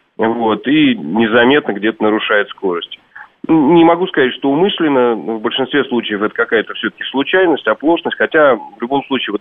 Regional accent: Moscow, Russia; я, впрочем, как коренной москвич

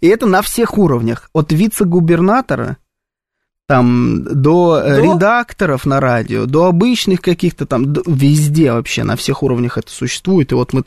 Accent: Moscow, Russia; когда мы единственные москвичи, и нас все за это не любили.

